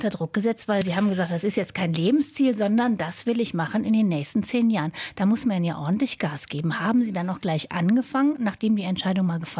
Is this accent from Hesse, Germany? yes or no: no; Würzburg, Bavaria, Germany; ich komme aus Würzburg.